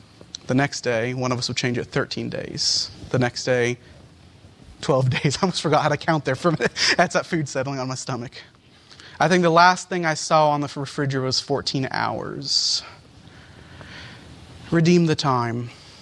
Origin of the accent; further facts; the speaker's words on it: Philippines; In the Philippines, I went there when I was 3 years old, for those who don't know me. And that's where I grew up.